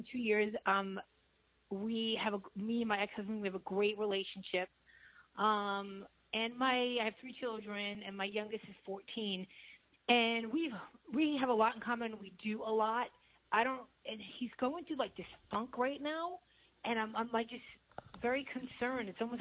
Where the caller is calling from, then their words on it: Florida, United States